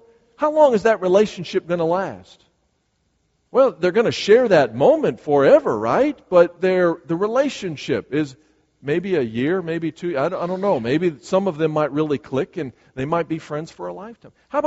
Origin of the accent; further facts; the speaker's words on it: Berwyn, Illinois, United States; moved away; was Morton West High School in Berwyn, Illinois. And we had that time that we spent together, but I moved away from Berwyn, Illinois a long time ago.